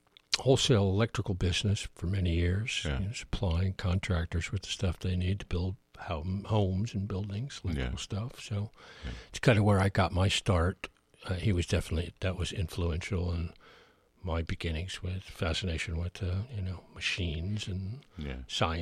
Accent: Fresno, California, United States; born there; So I was born in California, fabulous Fresno, California.

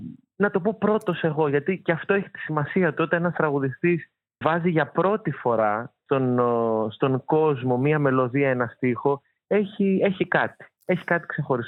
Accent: Thessaloniki, Central Macedonia, Greece; στη Θεσσαλονίκη, την ιδιαίτερη πατρίδα μου

